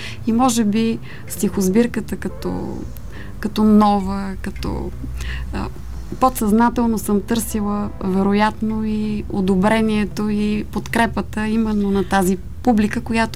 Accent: Plovdiv, Plovdiv Province, Bulgaria; Аз съм израснала на центъра на Пловдив, близо до градската градина, т.е. на самата градска градина

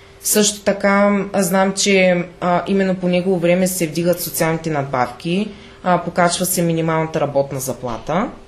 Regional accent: Gabrovo, Gabrovo Province, Bulgaria; Аз съм на 17 години и роден съм тук в Габрово. Майка ми и баща ми обаче са от различни градове. Баба ми и дядо ми също, т.е. аз съм единствения, който е роден тук.

